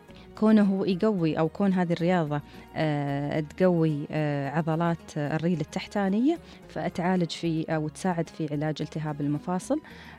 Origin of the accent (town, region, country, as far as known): United Arab Emirates